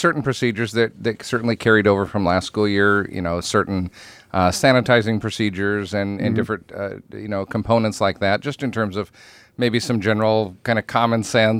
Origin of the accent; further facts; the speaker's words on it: South Dakota, United States; Originally in the Black Hills. So my wife and I are actually originally from Western South Dakota, and found our way to the to Omaha area and eventually Southeast Nebraska